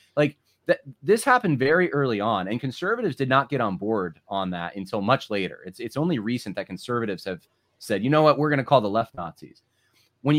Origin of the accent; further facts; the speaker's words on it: United States; I'm an American and I love my grandpa.